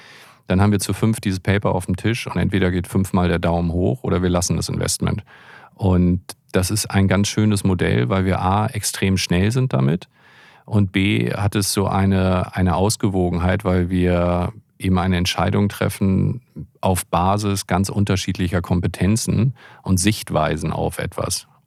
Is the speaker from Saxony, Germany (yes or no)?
no; Hamburg, Germany; ich bin ja Hamburger